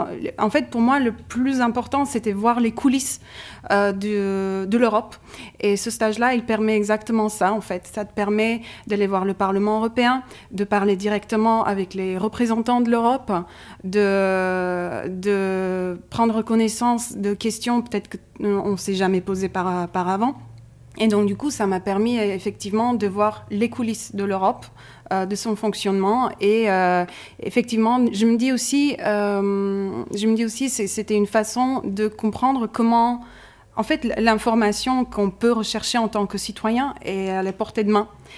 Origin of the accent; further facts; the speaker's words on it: Bulgaria; French is a second language; moved away as an adult; now in France; Moi, je viens de la Bulgarie.